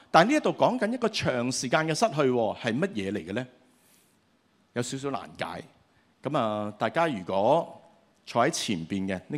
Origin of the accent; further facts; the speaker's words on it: Hong Kong; 但是我們香港人就很容易理解的，是不是？